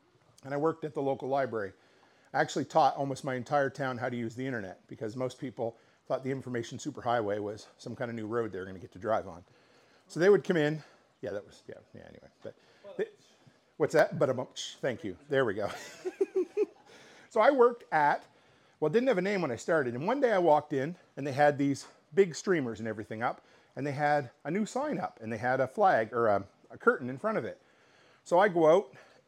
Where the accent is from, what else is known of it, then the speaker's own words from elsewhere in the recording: Nova Scotia, Canada; from my hometown, a tiny little town in Nova Scotia that really most people wouldn't even know existed.